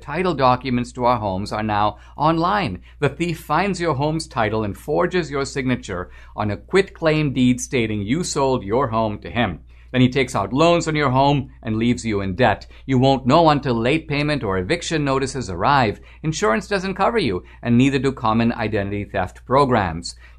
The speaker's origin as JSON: {"language": "English", "town": "Mumbai", "region": "Maharashtra", "country": "India", "tie": "born or raised there", "lives_now": "New York City, United States", "said": "I'm born and brought up in Mumbai just like Dinesh."}